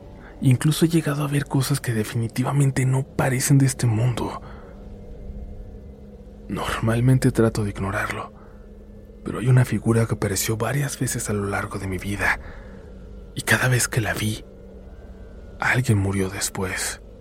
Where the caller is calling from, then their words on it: Colombia; solo diré que soy de Colombia y vivo en un pueblo.